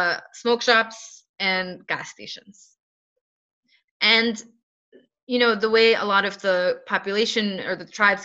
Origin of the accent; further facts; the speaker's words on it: New York, United States; So my mother and I, we are enrolled Senecas from the Seneca Nation of Indians, which is upstate New York.